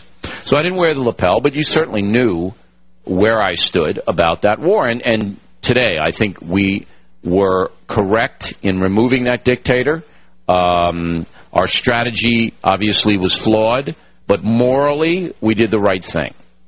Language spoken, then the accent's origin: English; United States; well, look, I'm an American.